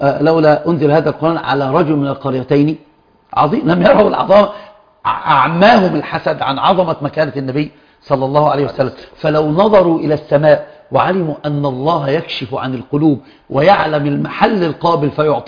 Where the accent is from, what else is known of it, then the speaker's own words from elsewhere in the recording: Egypt; لذلك العوام عندنا في مصر ماذا يقولون؟